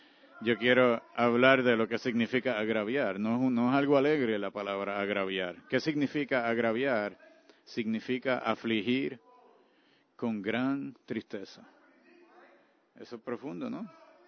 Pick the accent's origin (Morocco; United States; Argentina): United States; New York; Es cierto, yo soy de Nueva York, así que yo le puedo ir a los Gigantes.